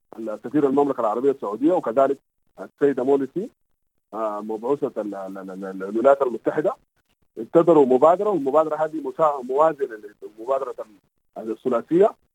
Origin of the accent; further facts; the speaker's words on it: Sudan; نناقش نحن كسودانيين، نحن نريد حوار سوداني سوداني بقيادة سودانية بتسهيل من الخارج